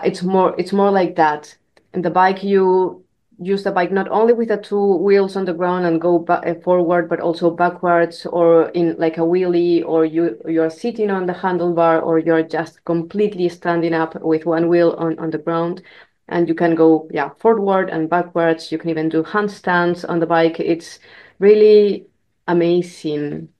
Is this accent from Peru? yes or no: yes; Peru; moved away; I left Peru, and I had the chance to go to Europe